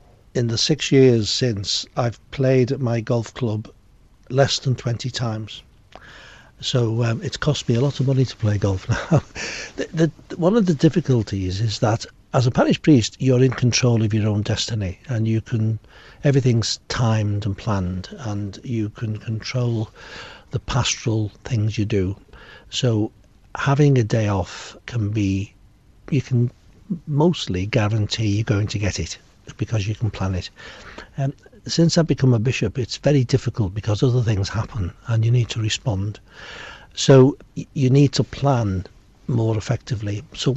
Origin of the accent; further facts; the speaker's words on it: Liverpool, North West England, United Kingdom; accent: Scouse; as you can tell, I'm a Scouser